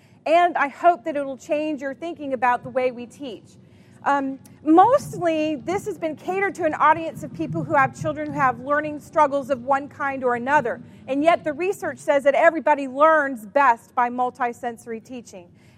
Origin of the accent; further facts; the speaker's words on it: Wilson, North Carolina, United States; I come from Wilson, North Carolina. Does anybody know where Wilson is? Yay! So it's not too far. It's just outside of Raleigh, about 35, 40 miles east.